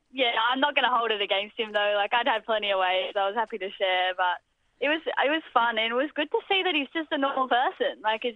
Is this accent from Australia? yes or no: yes; Gold Coast, Queensland, Australia; I'm originally from the Gold Coast. I live at the Gold Coast